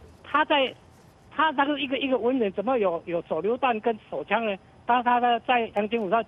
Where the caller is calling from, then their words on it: Kaohsiung, Taiwan; 那再来就派军队从基隆上岸一直杀到我们高雄市